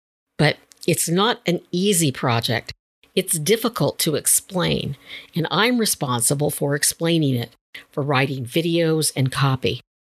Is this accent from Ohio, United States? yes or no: no; California, United States; In my home state of California, our forests continue to burn.